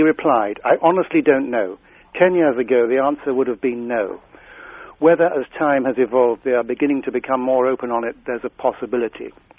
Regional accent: England, United Kingdom; Being English and quite relatively young at the time, I thought, well, you know, we English, we don't talk to people unless we've been introduced.

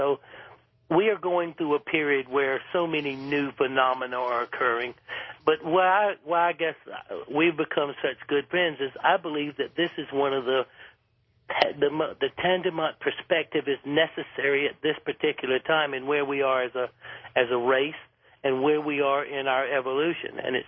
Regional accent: South Carolina, United States; You know, I grew up in South Carolina, and I had absolutely no spiritual nature about me

